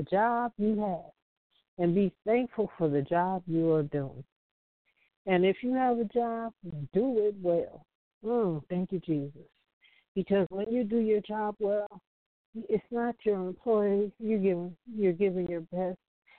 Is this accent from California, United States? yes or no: yes; Compton, California, United States; When I was growing up as a kid, growing up in Compton, I tell you, family, we hit every fruit tree in the neighborhood